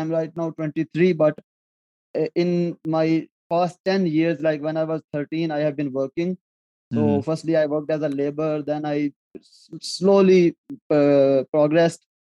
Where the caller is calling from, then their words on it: Jhelum, Punjab, Pakistan; English is a second language; I'm from Punjab right now. Punjab is a continent, and I live in Jhelum city.